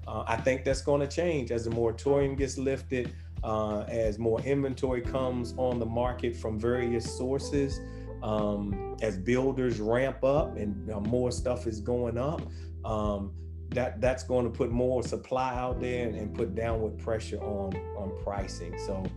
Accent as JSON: {"language": "English", "town": "Petersburg", "country": "United States", "said": "I'm proud that I'm from Petersburg. I'll tell you in a minute that I'm from Petersburg. The city was good to me. I learned everything I need to know right there in the city of Petersburg."}